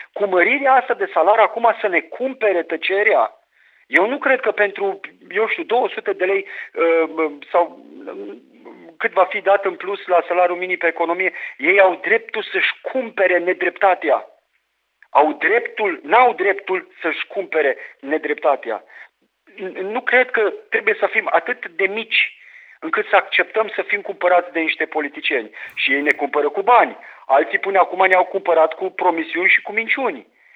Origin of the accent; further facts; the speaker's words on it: Romania; dar sunt român și asta e, sunt în țara aceasta.